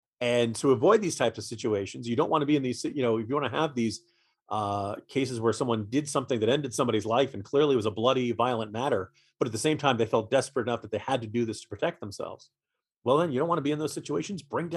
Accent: New Jersey, United States; I grew up in New Jersey, pretty much we got the New York papers and New York television stations.

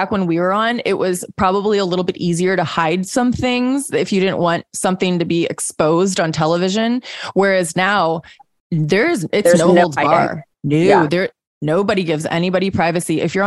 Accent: Missouri, United States; You gave me some great advice, and we're both from Missouri.

